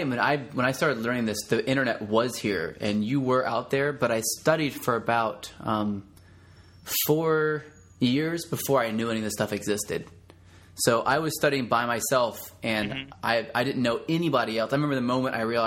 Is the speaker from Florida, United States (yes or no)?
yes; St. Augustine, Florida, United States; I grew up in St. Augustine, Florida, which is a small town.